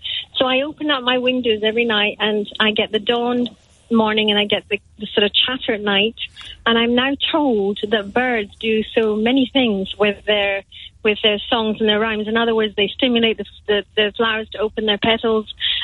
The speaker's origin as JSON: {"language": "English", "region": "Scotland", "country": "United Kingdom", "said": "bearing in mind I'm Scottish"}